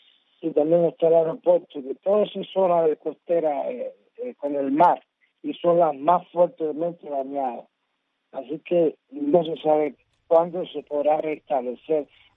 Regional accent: Cuba; eso somos los cubanos, así somos

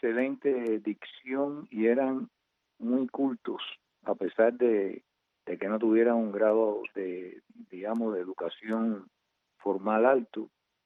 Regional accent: Havana, Cuba; born there; Yo nací, de hecho, el 4 de octubre de 1947. Cuando nací, mis padres vivían en un edificio que imagino que esté ahí todavía, en el borde mismo del puente Almendares.

